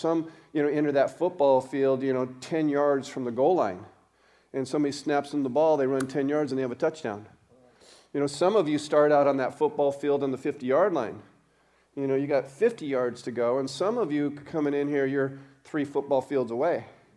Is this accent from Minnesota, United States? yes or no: no; Colorado, United States; I grew up in Colorado. My dad was a fireman for 35 years, retired with the Denver Fire Department.